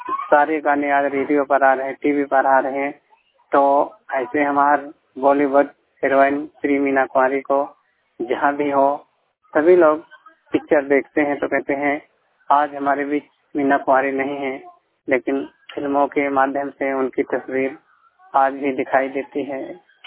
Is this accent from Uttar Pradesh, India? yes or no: yes; Hardoi, Uttar Pradesh, India; मैं उत्तर प्रदेश डिस्ट्रिक्ट हरदोई का रहने वाला हूँ।